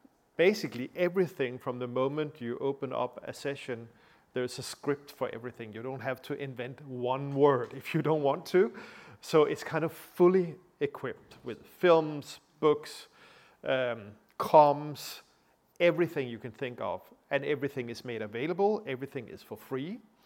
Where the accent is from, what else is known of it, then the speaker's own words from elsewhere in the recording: Denmark; accent: Danish; English is a second language; because of my heavy Danish accent or things like